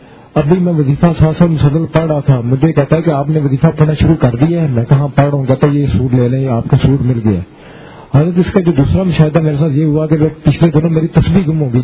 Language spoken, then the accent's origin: Urdu; Kasur, Punjab, Pakistan; اور میں قصور سے ہوں.